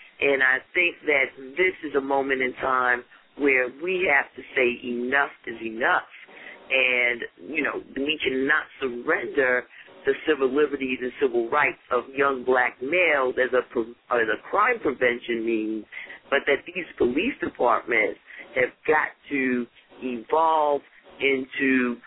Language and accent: English; New York City, New York, United States; I'm from New York City, where we've had a very egregious and aggressive stop, question, and frisk law in effect for the past decade